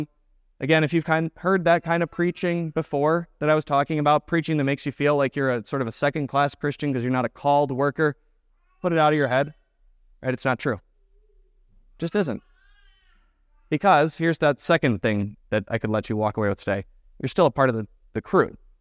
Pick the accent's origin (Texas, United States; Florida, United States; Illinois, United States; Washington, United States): Florida, United States; also born or lived in Midwest; I still tell people that I'm from Florida, even though I lived in the Midwest for 15 years.